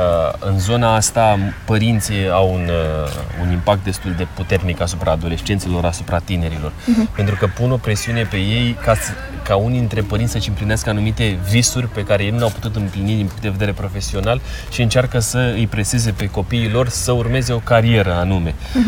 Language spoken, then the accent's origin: Romanian; Romania; Prejudecata faptului că noi suntem români și poate n-am avut cea mai bună reputație în țările din Occident.